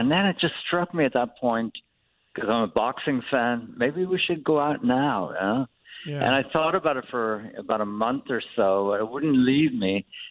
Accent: Wexford, Leinster, Ireland; now in United States; You're an immigrant. I'm an immigrant. That means one thing.

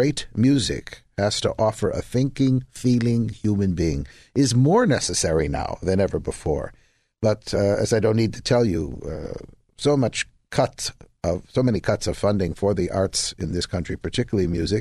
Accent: Chicago, Illinois, United States; accent: Chicago; including London, England, with my Chicago accent.

